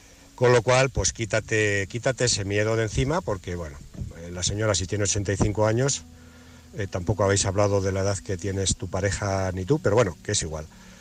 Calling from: Alcalá de Henares, Community of Madrid, Spain; Te hablo desde Alcalá de Henares

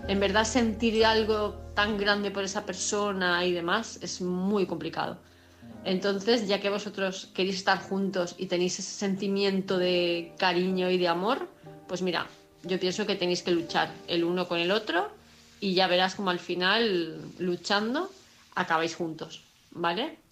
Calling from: Palma de Mallorca, Balearic Islands, Spain; de Palma de Mallorca

